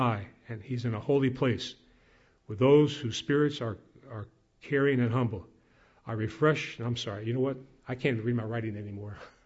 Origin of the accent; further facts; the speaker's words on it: Yonkers, New York, United States; I'll never forget one time when I was growing up in Yonkers